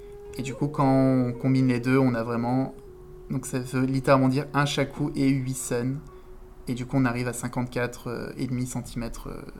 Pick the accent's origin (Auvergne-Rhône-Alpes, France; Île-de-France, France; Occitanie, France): Auvergne-Rhône-Alpes, France; Grenoble; now in Saint-Étienne, France; j'ai 24 ans, je joue du piano et de la flûte, et j'habite à Saint-Étienne, mais je viens de Grenoble.